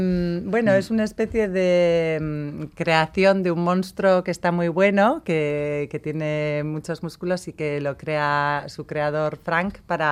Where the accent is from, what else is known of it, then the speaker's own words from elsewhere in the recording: Bilbao, Basque Country, Spain; aquí en Bilbao somos como somos y los vascos y las vascas